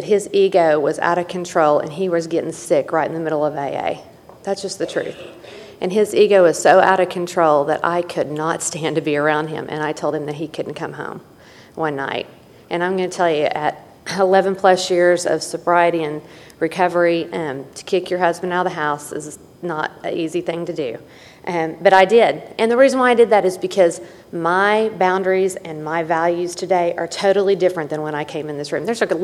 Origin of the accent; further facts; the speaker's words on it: Oklahoma, United States; I'm from Oklahoma. I am not an OU fan. I'm an Oklahoma State girl.